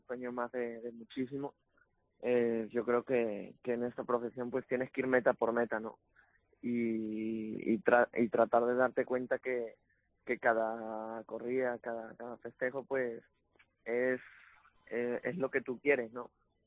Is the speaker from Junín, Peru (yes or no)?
no; Lima, Peru; me habló de mi tierra, de Lima